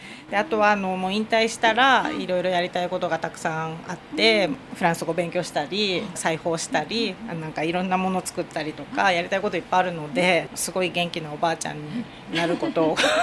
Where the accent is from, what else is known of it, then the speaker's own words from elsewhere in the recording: Saitama, Japan; now in Fujisawa, Japan; 私は逆に地元埼玉県で、こちらには2004年から藤沢市民になったんですけど